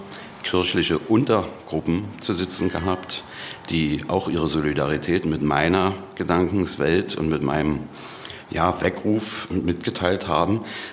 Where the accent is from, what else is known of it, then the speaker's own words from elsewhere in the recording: East Germany, Germany; Ich bin als in der DDR aufgewachsenes Kind leider, ich bereue es wirklich, ich wäre gerne anders aufgewachsen, leider atheistisch aufgewachsen. Ich bin jetzt 55 Jahre